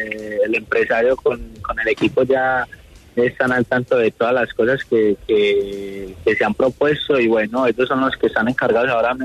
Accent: Medellín, Antioquia, Colombia; Yo soy de Medellín, paisa.

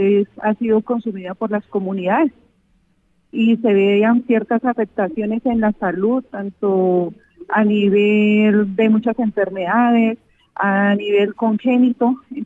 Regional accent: Timbío, Cauca, Colombia; Yo soy oriunda de Tindiro, Cauca, un municipio al sur de Popayán, de la capital blanca del país, y estudié en una institución pública conocida como en Colegio Mixto Carlos Albán.

